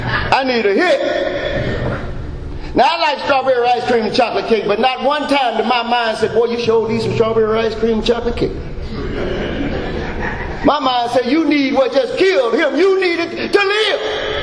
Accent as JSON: {"language": "English", "town": "Little Rock", "region": "Arkansas", "country": "United States", "tie": "born or raised there", "also_born_or_lived": "Los Angeles", "said": "So anyway, growing up in Little Rock, Arkansas, South Central LA, Little Rock, Arkansas. It was pretty decent."}